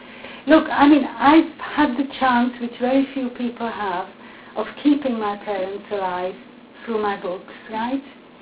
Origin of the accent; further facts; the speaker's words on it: Central Bohemian Region, Czechia; English is a second language; You know, if I go to my hometown, which is outside Prague, they still use exactly the same trains as when I was, you know, 10 years old.